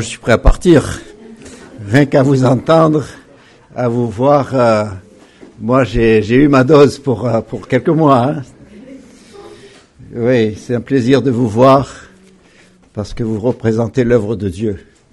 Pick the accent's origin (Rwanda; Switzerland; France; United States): France; Saint-Denis; je leur dis que je viens de Saint-Denis, c'est comme si on disait qu'on venait du nid de vipère